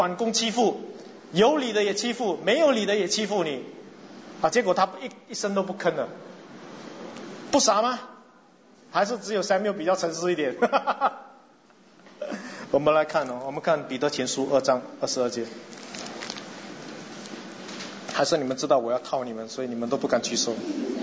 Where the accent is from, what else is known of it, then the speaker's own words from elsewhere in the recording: Singapore; 在新加坡，你服务不周到的时候啊，我们新加坡人最厉害的